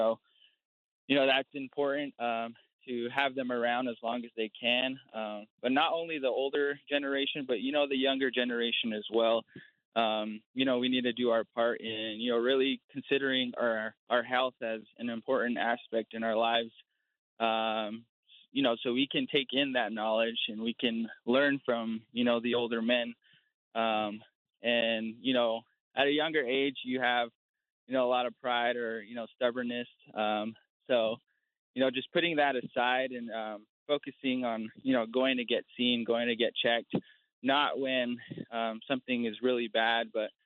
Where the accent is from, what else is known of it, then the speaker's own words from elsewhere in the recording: Laguna Pueblo, New Mexico, United States; I am from Laguna Pueblo. And, you know, my thoughts on this topic, it really hits home just because, you know, I've grew up on the reservation since I was a little kid.